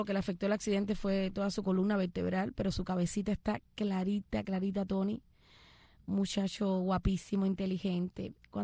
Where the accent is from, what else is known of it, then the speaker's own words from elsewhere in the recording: Ciego de Ávila, Cuba; also born or lived in Boyo Manso; yo me olvido que yo soy de Ciego de Ávila y recuerdo que nací en Boyo Manso